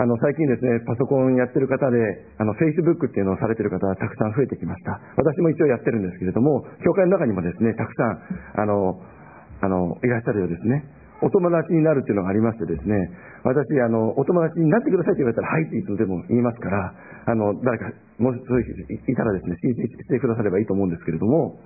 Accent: Okayama, Japan; 私たち岡山県民はですね

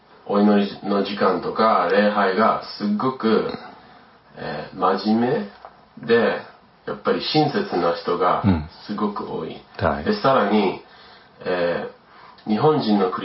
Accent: United States; 日本の教会はやっぱり僕アメリカ人だから

